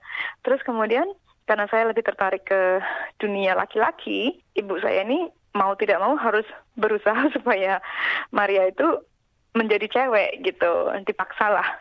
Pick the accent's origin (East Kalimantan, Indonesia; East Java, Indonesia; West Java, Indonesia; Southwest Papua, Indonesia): East Java, Indonesia; Ngawi; Kauman Widodaren Ngawi, Jawa Timur. Di sana itu memang tari sudah identik dengan budayanya kita. Apalagi saya dari keluarga seni.